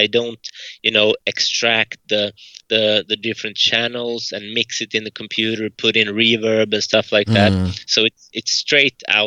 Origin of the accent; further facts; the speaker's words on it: Falun, Dalarna County, Sweden; English is a second language; now in Visby, Sweden; I'm from Falun in Dalarna, Sweden.